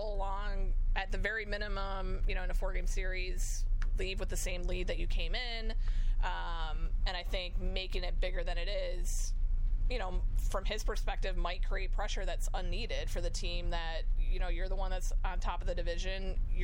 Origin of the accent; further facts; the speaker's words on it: Chicago, Illinois, United States; I grew up in Chicago and, like, can remember those big Cardinals-Cubs games